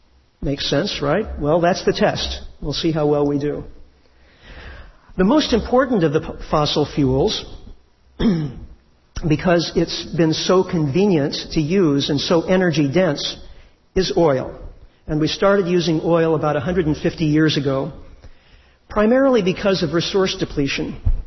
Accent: California, United States; I'm from Northern California, and we're very familiar with this there.

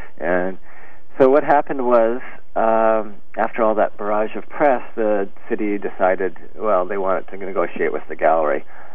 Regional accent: Kelowna, British Columbia, Canada; Because when I grew up in Kelowna, it was basically, and still is to a large part, an apartheid state

